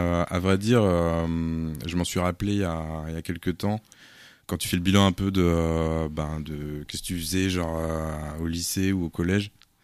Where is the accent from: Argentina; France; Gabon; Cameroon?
France; Chartres, Centre-Val de Loire; parce que je viens de Chartres en Nord-et-Loire.